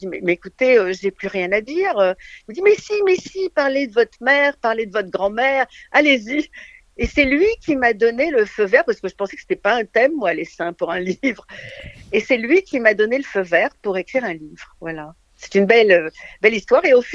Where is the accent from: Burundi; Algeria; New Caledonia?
Algeria; parce que je suis originaire d'Algérie.